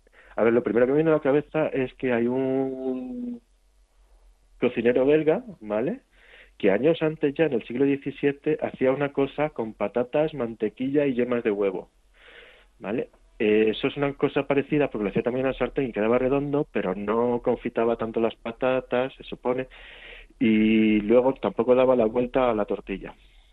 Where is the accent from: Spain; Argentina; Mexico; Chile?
Spain; Extremadura; En Villanueva de la Serena, es un pueblo, bueno, ya bastante grande, es uno de los, el cuarto o quinto pueblo más grande de Extremadura, y además está muy cerquita de mi pueblo